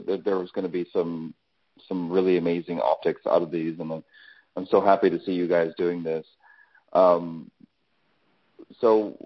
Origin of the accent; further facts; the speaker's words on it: Austin, Texas, United States; from Austin